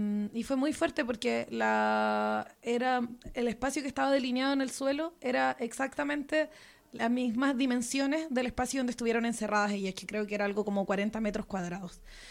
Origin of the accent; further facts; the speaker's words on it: Chile; Soy chilena.